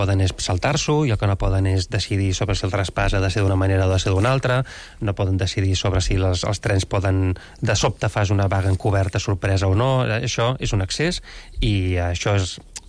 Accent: Catalonia, Spain; com a catalans

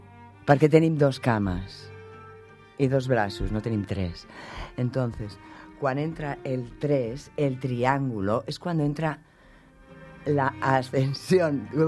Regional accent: Pamplona, Navarre, Spain; born there; Jo vaig néixer a Pamplona, Pamplona. Pamplona, sí, Pamplona. Al costat de l'Ajuntament i tot.

